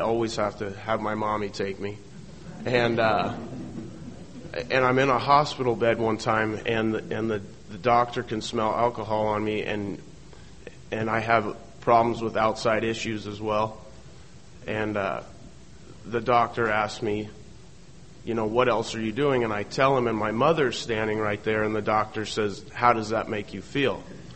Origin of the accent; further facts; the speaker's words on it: Las Vegas, Nevada, United States; now in Oceanside, United States; A little bit about me is I grew up in, I live in Oceanside now. I grew up in Las Vegas.